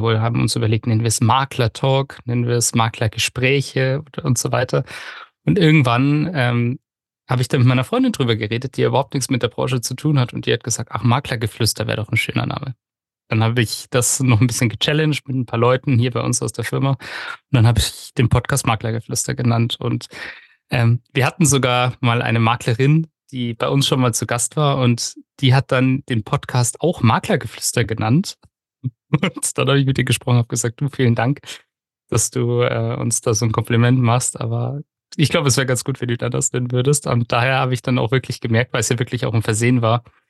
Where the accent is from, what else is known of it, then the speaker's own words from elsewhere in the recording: Munich, Bavaria, Germany; Ich befinde mich jetzt gerade im wunderschönen München, tatsächlich meine Heimatstadt, auch die Stadt, in der ich aufgewachsen bin.